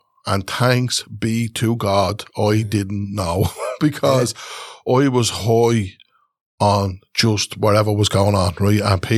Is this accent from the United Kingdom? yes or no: no; Newbridge, Kildare, Ireland; But it's my hometown, yeah. So it's grand, right?